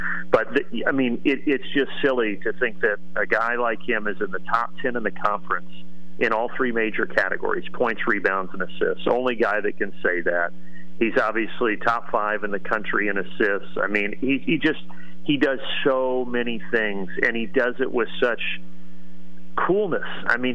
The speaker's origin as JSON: {"language": "English", "region": "Indiana", "country": "United States", "tie": "born or raised there", "said": "But everything else is good, and, growing up in Indiana, I loved hoops."}